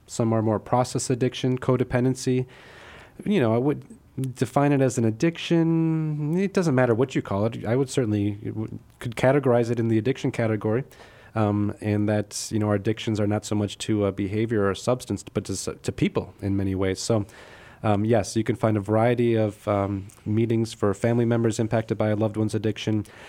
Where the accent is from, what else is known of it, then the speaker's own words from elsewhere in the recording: Wisconsin, United States; Thank you. My home state of Wisconsin.